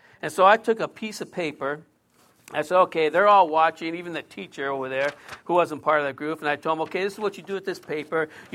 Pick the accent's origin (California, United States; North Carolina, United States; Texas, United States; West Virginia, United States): California, United States; San Diego; I actually drove by my old house where I grew up in Golden Hills, which is South Park.